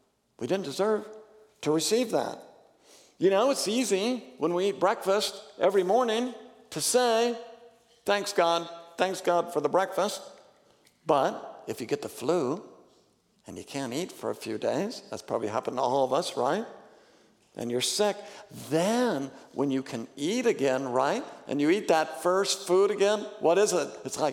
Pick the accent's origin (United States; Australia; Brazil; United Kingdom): United States; Oregon; also born or lived in Los Angeles; now in Minnesota, United States; But Minnesota, I'm from Oregon originally. I'm not a native Minnesotan. And before I lived in Minnesota, I lived 6 years in Los Angeles area.